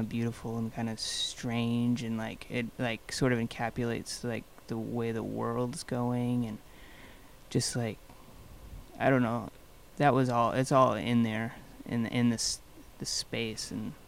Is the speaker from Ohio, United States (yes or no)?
no; Iowa, United States; now in Chicago, United States; And growing up in Iowa, it was just like Chicago was always kind of on the horizon where I grew up.